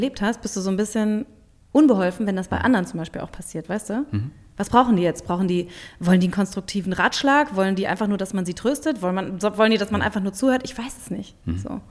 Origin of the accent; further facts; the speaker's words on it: North Rhine-Westphalia, Germany; Aus Westfalen.